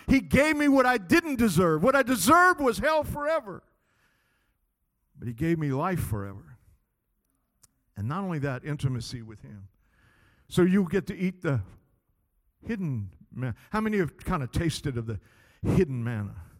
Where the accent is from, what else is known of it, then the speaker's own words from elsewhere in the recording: Louisiana, United States; I grew up in South Louisiana. And like my friend Brother Alton, I know what good gumbo is.